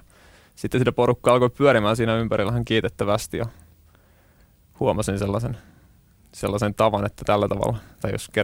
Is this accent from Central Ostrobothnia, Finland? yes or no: no; Pori, Satakunta, Finland; now in Helsinki, Finland; porilaisena nyt ehkä enemmän itseäni näen, vaikka Helsingissä asunkin.